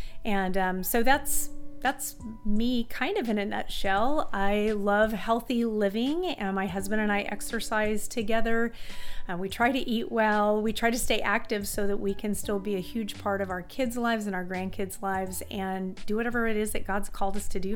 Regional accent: Missouri, United States; I'm originally from Missouri, met my husband in high school

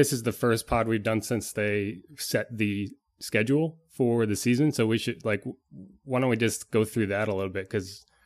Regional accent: New England, United States; I grew up in New England and I'm a Celtics fan.

